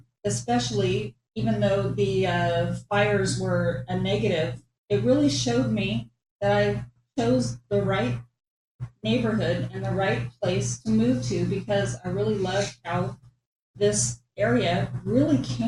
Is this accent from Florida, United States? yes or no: no; California, United States; I'm originally from the South Bay area. I own in Torrance, which is down by Redondo Beach in the coastal area of Los Angeles.